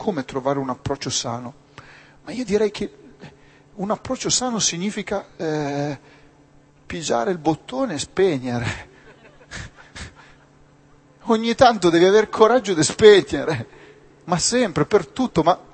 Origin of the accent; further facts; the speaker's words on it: Valdengo, Piedmont, Italy; now in Rome, Italy; vi dico cosa farei se fossi a Valdengo, il mio paesino.